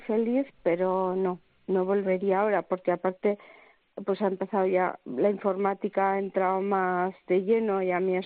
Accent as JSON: {"language": "Spanish", "town": "Bulbuente", "region": "Aragon", "country": "Spain", "lives_now": "Zaragoza, Spain", "said": "Ay, yo soy de Zaragoza. Bueno, mejor dicho, vivo en Zaragoza, pero soy de un pueblo de la comarca del Campo de Borja que se llama Bulbuente."}